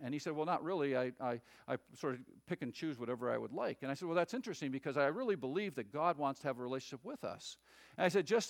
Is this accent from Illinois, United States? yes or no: yes; Chicago, Illinois, United States; I said, well, not really, because I'm a pastor from Chicago, and I'm here just to help pastors in their understanding of Scripture.